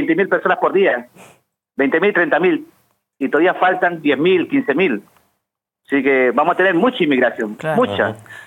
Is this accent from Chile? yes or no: yes; Chile; moved away; yo soy chileno, hace más de 35 años que vivo acá, soy la última camada.